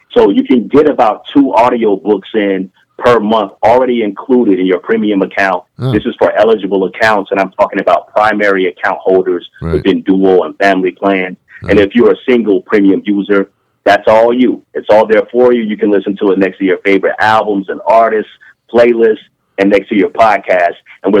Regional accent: Florida, United States; And I'm traveling to my home state, Florida, to hang with my mom, but I'm taking her to her home state, Alabama.

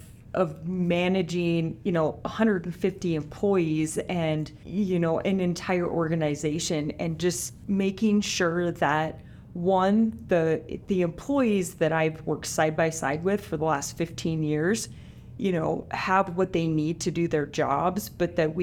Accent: Wyoming, United States; I grew up in Wyoming, so I mean, I can drive on crappy roads, it's fine.

